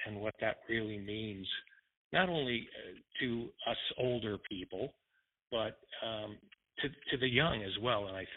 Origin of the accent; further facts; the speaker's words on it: New England, United States; now in La Quinta, United States; I grew up in New England where it's still snowing. Although I live in La Quinta, California now in the nice weather in the desert.